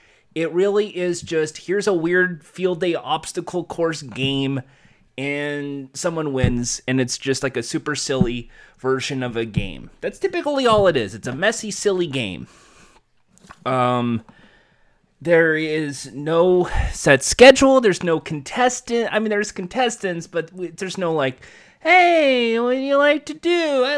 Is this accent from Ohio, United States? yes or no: no; Los Angeles, California, United States; they filmed many episodes of Wild and Crazy Kids at the park I grew up with here in Los Angeles.